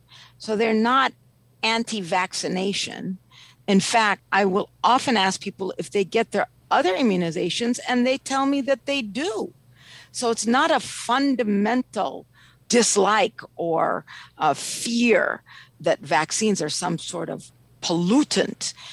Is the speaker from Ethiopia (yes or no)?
yes; Ethiopia; I'm originally from Ethiopia.